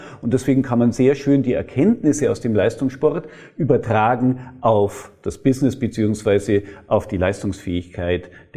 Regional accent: Augsburg, Bavaria, Germany; ich bin ja Augsburger

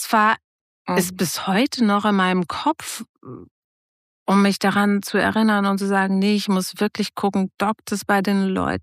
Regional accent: North Rhine-Westphalia, Germany; ich komme aus Ostwestfalen, da ist dieses Anderssein und Introvertiertsein vielleicht nochmal besonders ausgeprägt.

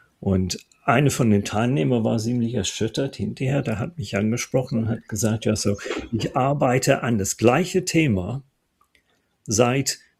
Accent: Ireland; German is a second language; moved away as an adult; now in Germany; Ich komme ursprünglich aus Irland, habe auch mein Studium da gemacht, so in der Trinity College in Dublin als Informatiker und wohne seit so über 30 Jahren mittlerweile in Deutschland.

